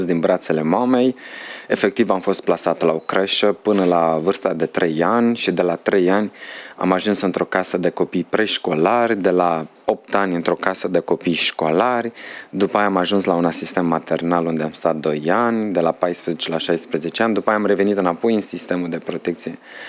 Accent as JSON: {"language": "Romanian", "town": "Pâncești", "region": "Bacău County", "country": "Romania", "tie": "born or raised there", "said": "Deși m-am născut la Bacău, provin dintr-o familie destul de săracă, din comuna Pâncești, sat Petrești, sunt al 13-lea copil."}